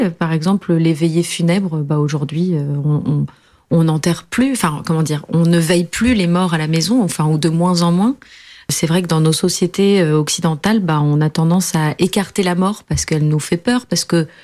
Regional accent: France; born there; je suis née en France de parents portugais, donc je vais tous les étés là-bas.

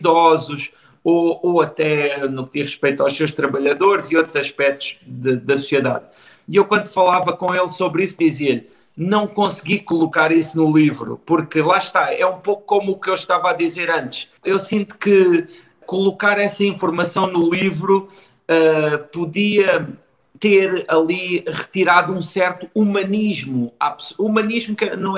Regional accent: Galveia, Alentejo, Portugal; eu corria lá na equipa da minha aldeia, que é

